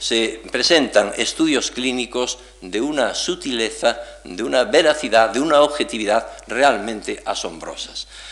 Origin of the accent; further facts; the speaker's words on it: Galicia, Spain; en mi tierra, en Galicia, donde abundan tanto los menciñeiros